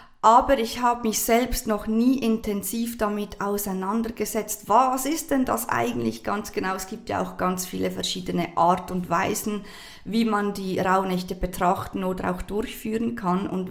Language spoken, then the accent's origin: German; Switzerland; first language Swiss German; ich bin Schweizerin, vielleicht hört man das. Ich glaube schon. Genau, Schweizerdeutsch ist meine Muttersprache